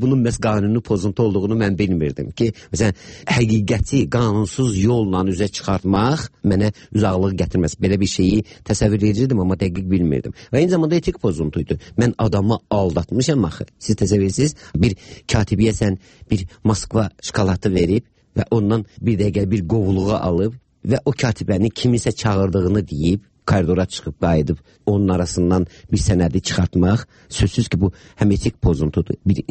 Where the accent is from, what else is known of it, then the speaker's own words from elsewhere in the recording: Baku, Azerbaijan; Və mən çox uşaq yaşlarından Bakıda böyümüşəm.